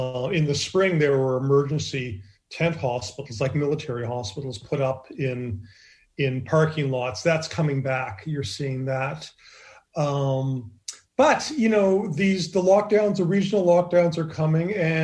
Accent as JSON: {"language": "English", "country": "Canada", "said": "I'm Canadian."}